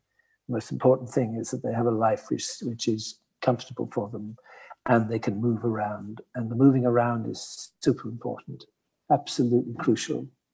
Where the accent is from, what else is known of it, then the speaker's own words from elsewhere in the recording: South West England, United Kingdom; when I was brought up in Cornwall with the banks